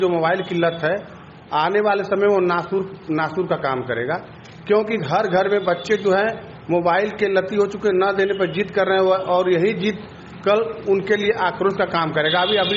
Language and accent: Hindi; Jakhania, Uttar Pradesh, India; मैं Jakhania bus stand का निवासी हूं।